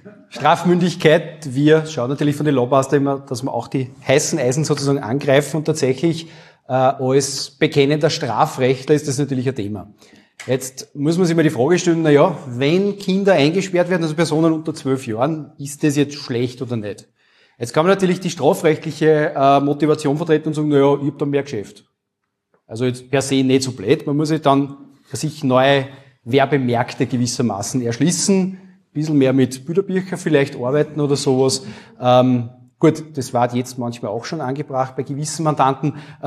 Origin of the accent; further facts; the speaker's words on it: Wels, Upper Austria, Austria; ich komme aus Wels, Oberösterreich